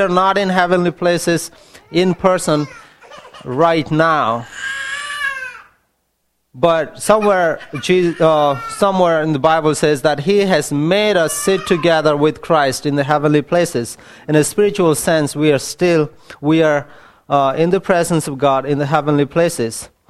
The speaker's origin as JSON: {"language": "English", "country": "India", "second_language": "English", "lives_now": "United States", "said": "I'm from India"}